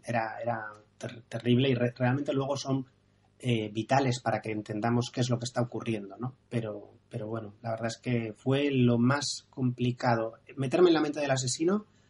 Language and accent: Spanish; San Sebastián, Basque Country, Spain; He dicho que soy de Donosti, que paseo por La Concha